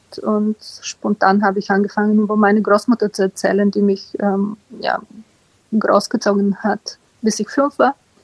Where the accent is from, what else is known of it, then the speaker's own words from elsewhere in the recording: Bulgaria; now in Berlin, Germany; ich wohne in Berlin. Ich bin seit gut 20 Jahren in Deutschland, ursprünglich komme ich aus Bulgarien.